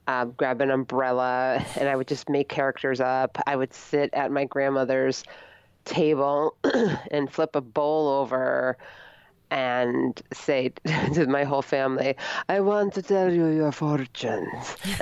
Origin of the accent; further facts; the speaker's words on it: Connecticut, United States; I grew up in the Hartford area